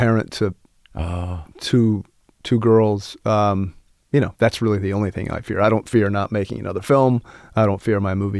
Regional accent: Abingdon, United States; I do think that probably in growing up in Abingdon kind of really pushed me towards the humanities and the arts

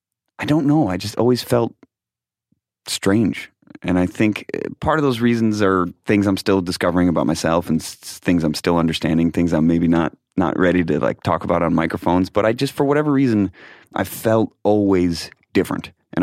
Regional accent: Rochester, New York, United States; born there; I was born in Rochester, New York.

